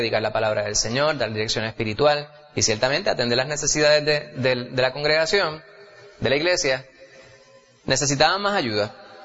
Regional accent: New York, United States; yo soy New Yorican dentro de esa categoría, ¿verdad? Yo nací en Nueva York de padres puertorriqueños.

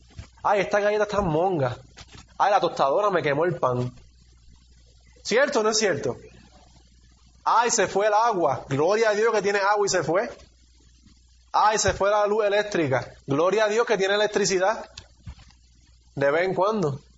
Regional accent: Puerto Rico; born there; nacimos en Puerto Rico y no nacimos en Siria

